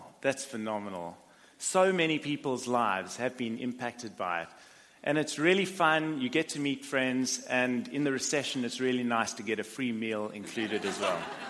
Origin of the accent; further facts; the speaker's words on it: South Africa; Now, growing up in South Africa, I didn't actually have a particularly happy childhood.